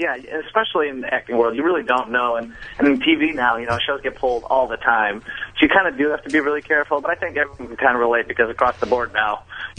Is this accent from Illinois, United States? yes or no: yes; Chicago, Illinois, United States; now in Los Angeles, United States; I started at Second City probably, 2003, 2004, and moved to Los Angeles in 2005. I'm from Chicago.